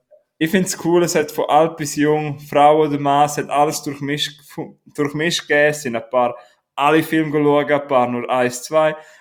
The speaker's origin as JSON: {"language": "German", "region": "Graubünden", "country": "Switzerland", "said": "Darf man als Bündner Kopf abtrinken?"}